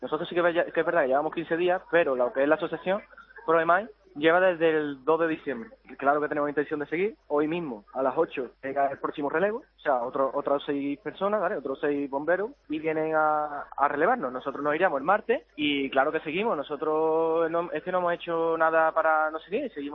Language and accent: Spanish; Andalusia, Spain; se ha movido España entera, Sevilla, mi pueblo largaba